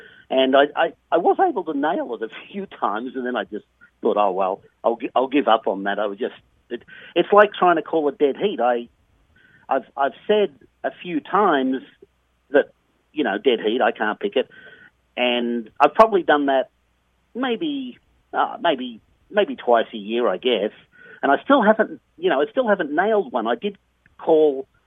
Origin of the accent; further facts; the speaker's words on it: Melbourne, Victoria, Australia; We have race calling schools in Australia. I'm from Melbourne, and in Melbourne there were two horse race, announcing schools for horse racing.